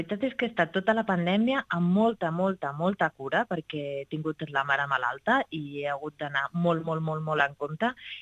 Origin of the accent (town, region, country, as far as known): Catalonia, Spain